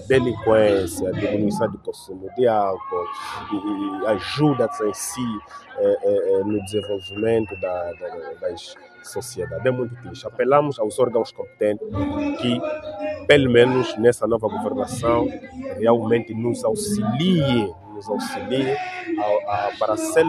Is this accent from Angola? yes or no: yes; Angola; Devemos, como angolano, cultivar a cultura de amor.